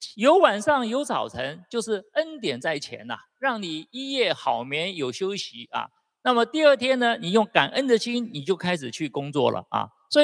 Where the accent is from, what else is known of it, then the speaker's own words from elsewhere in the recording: China; 我们中国人有一句话说，抬头有神明，是不是啊？